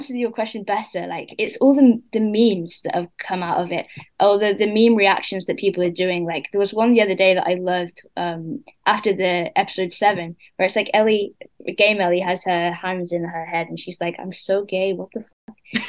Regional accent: United States; accent: American; I was really concerned that my American accent wasn't American anymore, because I'd like got so used to it.

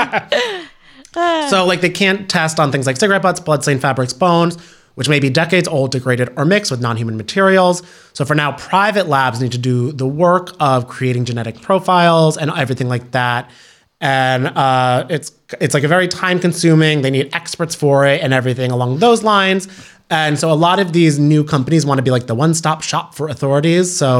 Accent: Ireland; I'm Irish and I have bad skin.

